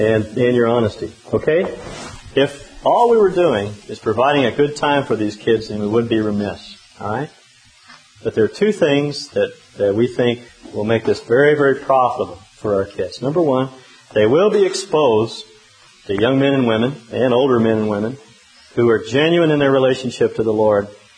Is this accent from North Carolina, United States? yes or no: no; Texas, United States; I was raised in Texas, and there was a Mule Shoe Texas out in West Texas, and every kid in the world wondered how in the world that city came to have that name.